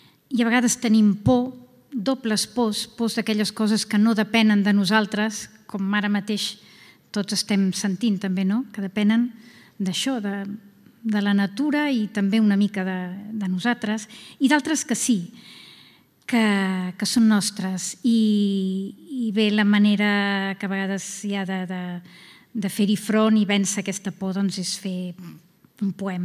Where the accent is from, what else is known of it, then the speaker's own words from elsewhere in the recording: Sitges, Catalonia, Spain; d'on jo vinc, ve de Sitges, que és la ciutat, o diguem ciutat-poble, més aviat, més salvatge que conec